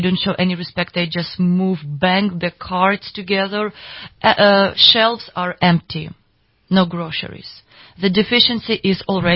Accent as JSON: {"language": "English", "town": "Chernobyl", "region": "Kyiv Oblast", "country": "Ukraine", "tie": "born or raised there", "also_born_or_lived": "Havana, Cuba", "said": "I was born in Cuba because he was a Spanish translator there at the Soviet military base. And then I went through Chernobyl. That's where we lived."}